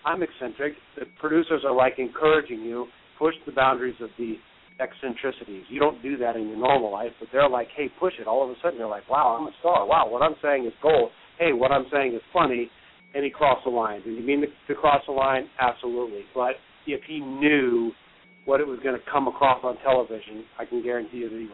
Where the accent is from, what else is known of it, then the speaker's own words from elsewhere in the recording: the South, United States; I grew up in the South.